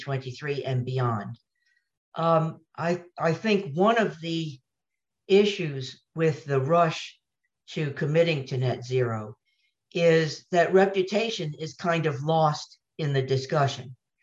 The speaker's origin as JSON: {"language": "English", "country": "United States", "said": "and I'm speaking now as an American"}